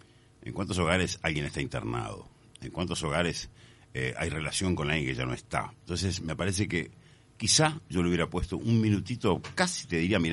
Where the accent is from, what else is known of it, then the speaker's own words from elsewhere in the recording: Uruguay; Yo soy un feliz uruguayo, me encanta ser de este lugar.